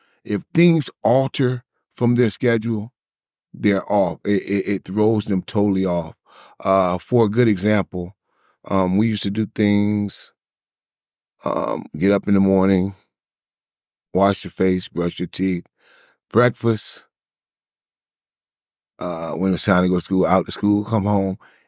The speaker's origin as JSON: {"language": "English", "region": "Virginia", "country": "United States", "lives_now": "Texas, United States", "said": "In Virginia, we're from Virginia. In Virginia, we have what's called a, what's the type of test?"}